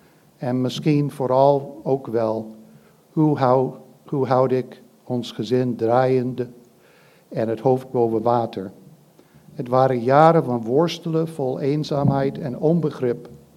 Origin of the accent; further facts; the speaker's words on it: United States; Dutch is a second language; now in Netherlands; Misschien hoort u een accent bij mij. Ik kom uit Amerika